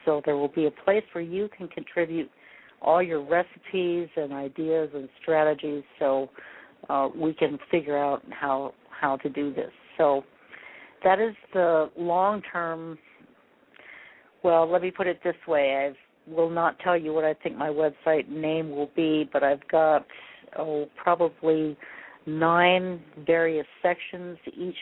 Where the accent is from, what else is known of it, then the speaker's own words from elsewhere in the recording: United States; But I refuse anymore to be caught just because I'm an American in my job.